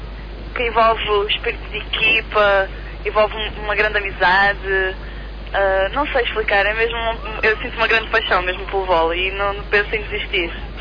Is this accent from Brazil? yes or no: yes; Brazil; now in Portugal; vim do Brasil, estou cá há 7 anos.